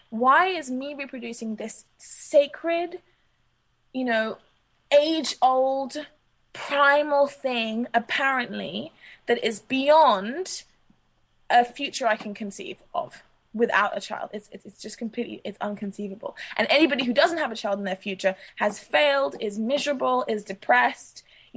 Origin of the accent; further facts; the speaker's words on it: Accra, Greater Accra, Ghana; also born or lived in London, United Kingdom; I mean, I'm mixed race, I'm half Ghanaian, I grew up between there and between Accra and London, and I've always had a very clear understanding of myself as also an African